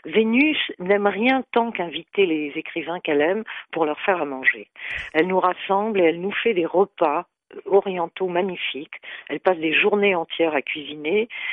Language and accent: French; Egypt; Chaque fois que j'ai envie d'écrire, c'est sur cette partie de l'histoire de mon enfance en Égypte